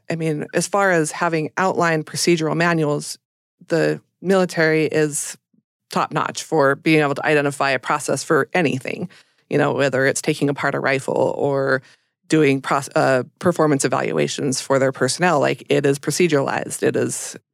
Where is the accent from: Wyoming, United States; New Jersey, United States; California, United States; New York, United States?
Wyoming, United States; Green River; I grew up in Green River, Wyoming, a small town. It's known for its Trona mines.